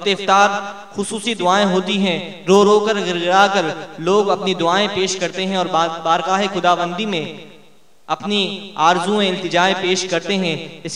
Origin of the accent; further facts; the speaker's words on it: Karachi, Sindh, Pakistan; کہ حضرت خانے وال سے تشریف لائے ہیں اور ہم کراچی والے ہیں